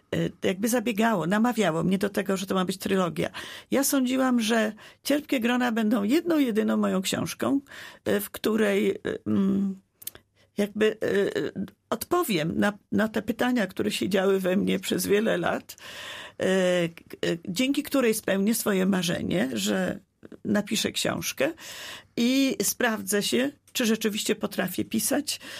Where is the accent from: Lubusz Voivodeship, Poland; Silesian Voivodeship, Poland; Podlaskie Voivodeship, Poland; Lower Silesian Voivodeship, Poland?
Lubusz Voivodeship, Poland; Kargowa; born there; Urodziłam się w Kargowej, bo tam była porodówka.